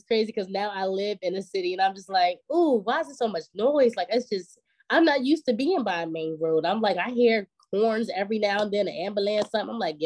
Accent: Maryland, United States; So I'm from Maryland, the DMV, as most know it. I'm from a small town. I call it West Bubba because we're literally off the grid. But I'm a country girl from Southern Maryland, St. Mary's County.

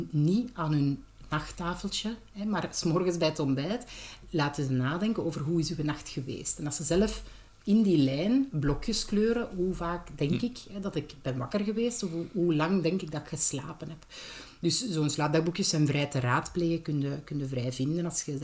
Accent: Belgium; En wij zijn Belgen, dus wij weten hoe dat gaat.

